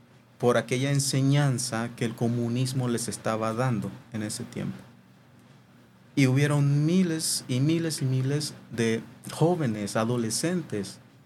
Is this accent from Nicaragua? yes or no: yes; Nicaragua; Tú sabes que soy de Nicaragua. Para el tiempo que estaba terminando la guerra o la guerrilla en Nicaragua, creo que eran mis 5 o 6 años